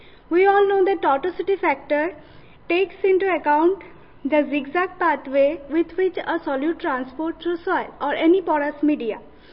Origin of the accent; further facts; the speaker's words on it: India; I'm from India, and we chose two eastern states from India